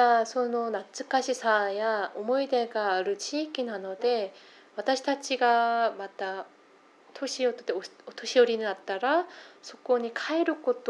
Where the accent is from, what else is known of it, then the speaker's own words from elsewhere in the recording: South Korea; Japanese is a second language; 私も田舎の出身ですが、地方、私は小学校にも1年生から6年生まで100人いましたんですが、本当に田舎なので、